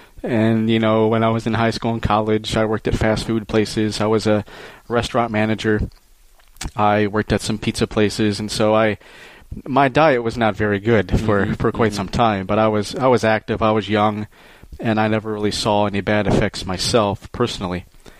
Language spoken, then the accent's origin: English; Michigan, United States; born there; And, of course, I was born in Michigan, so I consider Michigan my home. I've moved away several times, but I always seem to move back.